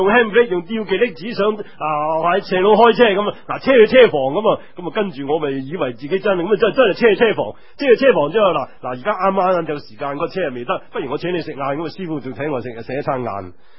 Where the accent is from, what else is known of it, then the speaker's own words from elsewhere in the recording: China; 好多时候我諗我哋中国人呢，尤其是我哋父母呢